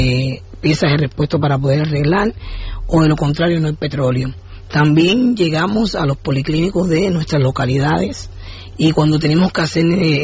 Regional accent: Cuba; porque como todos somos cubanos, todos somos hermanos, todos somos familia.

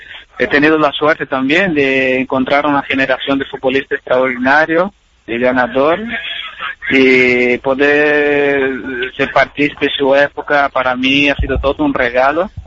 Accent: São Paulo, Brazil; now in Villarreal, Spain; Yo en São Paulo, donde mi ciudad de origen también es muy movida, mucha gente, entonces ya estaba más o menos un poco acostumbrado a lo que es mucha gente.

